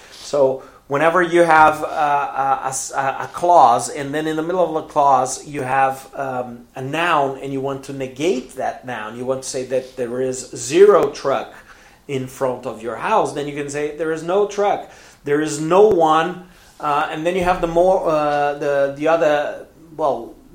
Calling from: Porto Alegre, Rio Grande do Sul, Brazil

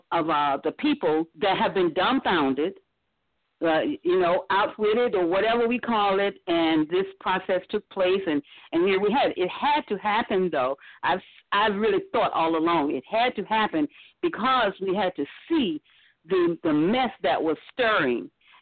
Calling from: St. Petersburg, Florida, United States; from St. Petersburg, Florida.

